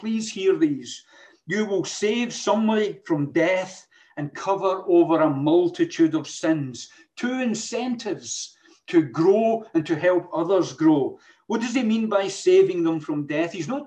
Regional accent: Scotland, United Kingdom; I like that, obviously being a Scotsman.

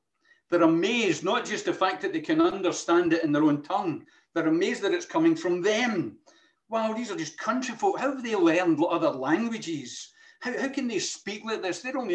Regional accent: Glasgow, Scotland, United Kingdom; I'm just a Glaswegian, common, or garden Glaswegian.

